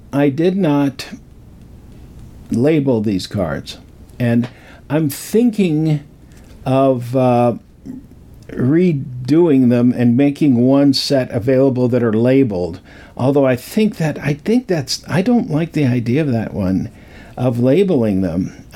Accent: Rocky Mountain West, United States; But I grew up in the Rocky Mountain West. So to me, this feels like home.

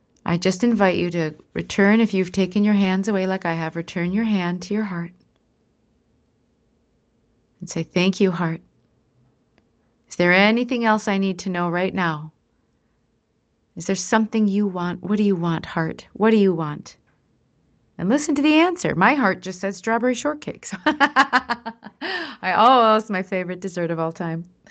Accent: Minnesota, United States; I remember growing up in Minnesota in the winter

